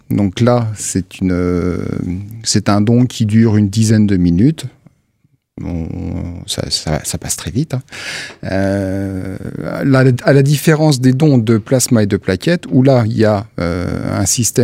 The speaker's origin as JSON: {"language": "French", "town": "Nancy", "region": "Grand Est", "country": "France", "said": "Je suis nancéen et si je suis là aujourd'hui, c'est pour parler du don de sang parce que je suis président de l'Association des donneurs de sang de Nancy."}